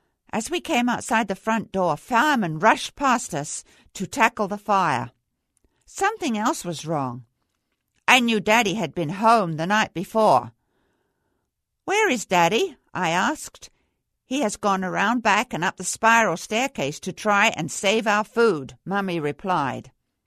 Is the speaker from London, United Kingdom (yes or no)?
yes; Muswell Hill, London, United Kingdom; born there; This Highgate Archway area was not far from Muswell Hill, where I was born in Alexandra Palace Road.